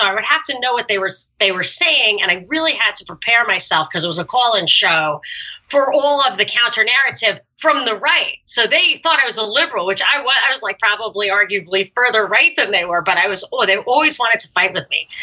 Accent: New York, United States; I'm from New York and I knew people who died on 9/11

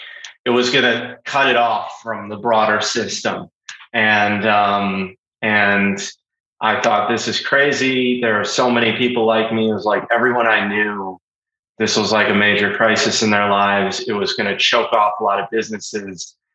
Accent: Chicago, Illinois, United States; also born or lived in New York; So I grew up in Chicago. I moved to New York in 2010 and lived there for 10 years until 2020. I'm back in Chicago now

